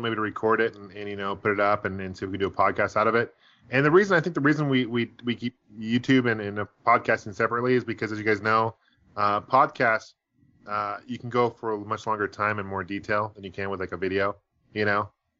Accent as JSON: {"language": "English", "town": "Seattle", "region": "Washington", "country": "United States", "said": "I'm from Seattle originally, so one of my best friends up there"}